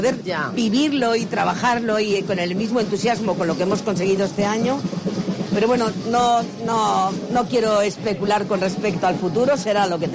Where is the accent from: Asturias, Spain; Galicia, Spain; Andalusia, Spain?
Asturias, Spain; Como buena asturiana